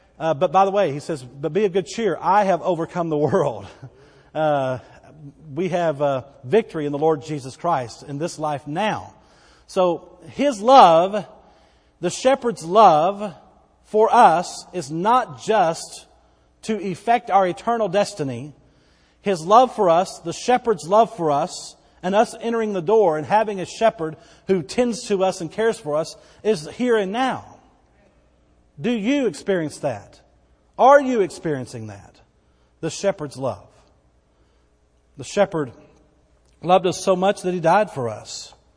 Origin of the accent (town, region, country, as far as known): Bowie, Texas, United States; born there